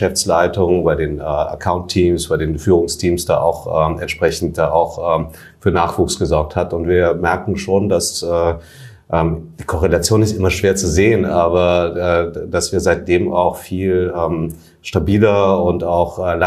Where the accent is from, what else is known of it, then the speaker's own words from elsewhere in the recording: Bonn, North Rhine-Westphalia, Germany; also born or lived in Manila, Philippines; now in Berlin, Germany; ich bin aufgewachsen in Manila und in Bonn, also in Hauptstädten und ja, jetzt in Berlin.